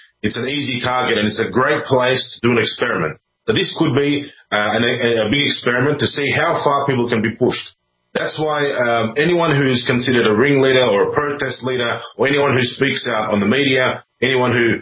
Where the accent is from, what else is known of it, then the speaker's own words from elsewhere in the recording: Australia; born there; I was born in Australia, and I'm the great grandson of white Russian emigres who left the Russian Empire.